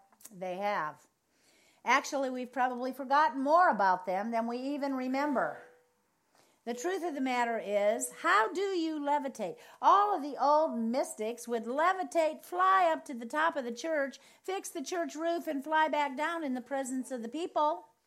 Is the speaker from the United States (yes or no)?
yes; United States; I'm American, I'm Caucasian, I'm Christian, I'm female, for God's sakes, and a prophet.